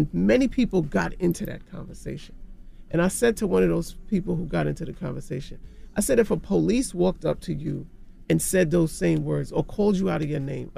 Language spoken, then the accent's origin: English; Queens, New York, United States; I'm from Jamaica, Queens.